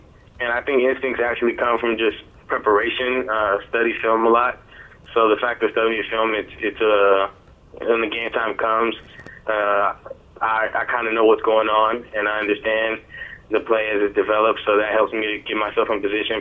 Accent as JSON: {"language": "English", "town": "Gardena", "region": "California", "country": "United States", "said": "My high school was in Gardena, California. I'm from Sarah in Gardena, California."}